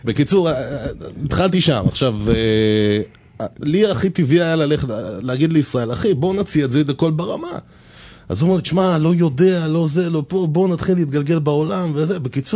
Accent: Haifa, Haifa District, Israel; אני במקור מחיפה.

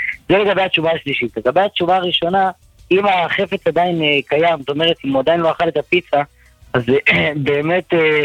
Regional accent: Petah Tikva, Central District, Israel; אני פתח תקווה.

